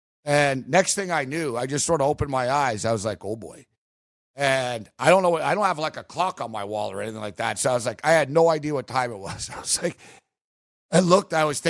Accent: Canada; I'm Canadian.

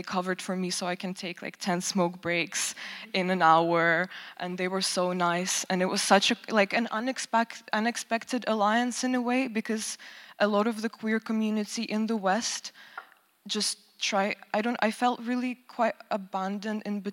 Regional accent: Ukraine; first language Russian; English is a second language; I grew up in East Ukraine, so it's very Russified, kind of. I spoke Russian growing up and I consumed Russian culture

